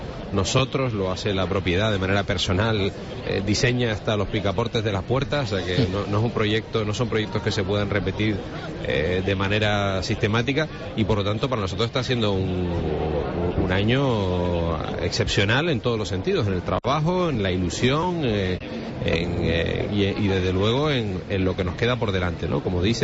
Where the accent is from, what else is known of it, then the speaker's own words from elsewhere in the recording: Canary Islands, Spain; siendo los dos canarios nos cueste más coger un winter de 30 minutos que un avión de largo radio